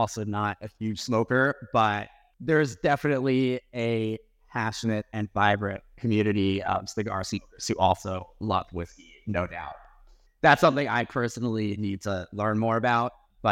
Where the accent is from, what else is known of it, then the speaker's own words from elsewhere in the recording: Malibu, California, United States; I grew up in Malibu, grew up on the beach. Used to surf a lot when I lived walking distance from the beach. Yeah, lived in LA my whole life.